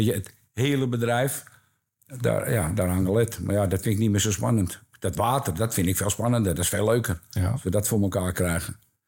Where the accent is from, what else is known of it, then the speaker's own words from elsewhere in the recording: Amsterdam, North Holland, Netherlands; En Ik ben echt Amsterdammer, zeggen ze.